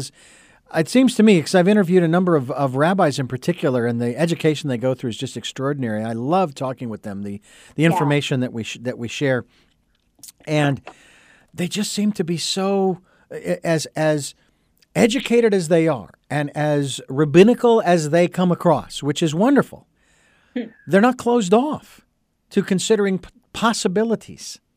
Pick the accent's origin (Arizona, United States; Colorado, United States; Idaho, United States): Arizona, United States; Phoenix; I'm from Phoenix, Arizona. Had enough of that. Had enough of hot.